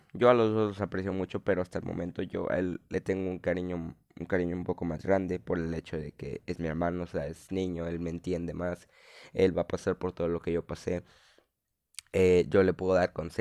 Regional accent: Monterrey, Nuevo León, Mexico; born there; Nací en Monterrey, Nuevo León, el 21 de diciembre del 2006.

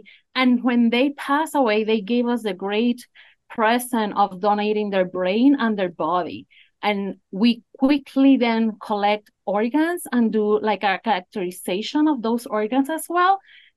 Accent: Puerto Rico; I am Puerto Rican, so I grew up in Puerto Rico. I did my studies there in biology

